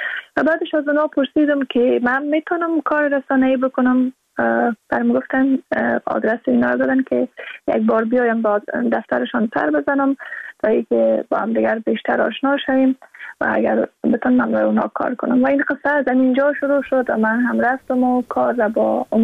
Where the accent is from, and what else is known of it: Afghanistan